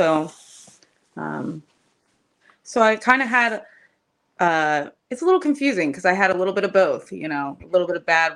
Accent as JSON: {"language": "English", "town": "Perry County", "region": "Pennsylvania", "country": "United States", "said": "I'm 29 years old. I am from Perry County, Pennsylvania"}